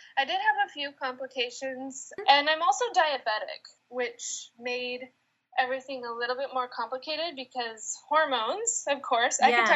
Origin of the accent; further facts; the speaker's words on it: San Diego, California, United States; now in San Francisco, United States; And like Jessica said, I grew up in San Diego. And I currently live in San Francisco with my husband and our baby.